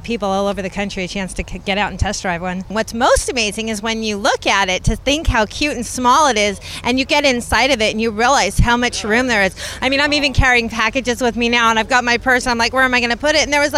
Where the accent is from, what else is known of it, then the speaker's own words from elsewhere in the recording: Los Angeles, California, United States; I'm from Los Angeles.